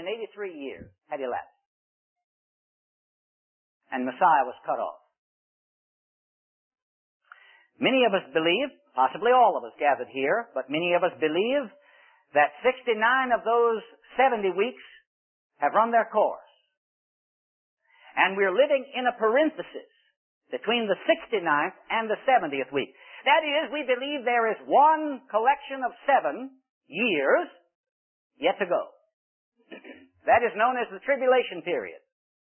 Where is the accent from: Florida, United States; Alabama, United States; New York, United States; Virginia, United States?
Virginia, United States; Richmond; I have some cousins back in Richmond, Virginia, my hometown, who are in the synagogue there.